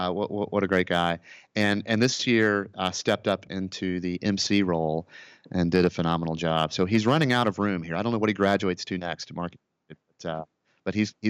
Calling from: Nashville, Tennessee, United States; I'm calling in from scenic Nashville, Tennessee, Matt.

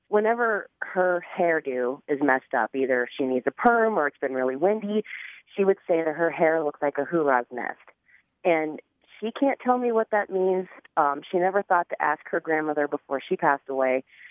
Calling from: Council Bluffs, Iowa, United States; I'm from Council Bluffs, Iowa.

